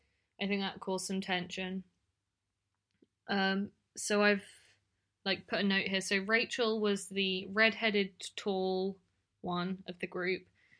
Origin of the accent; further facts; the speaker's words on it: United Kingdom; which, I'm British, but that is still pretty impressive.